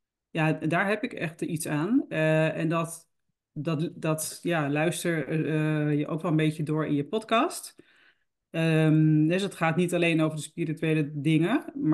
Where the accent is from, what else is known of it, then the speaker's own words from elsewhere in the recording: Friesland, Netherlands; Opgegroeid in Friesland. Noordelijke instelling misschien.